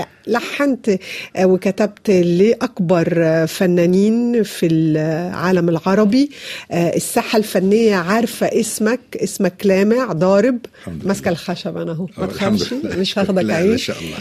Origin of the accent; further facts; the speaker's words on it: France; انا كبرت هنا في فرنسا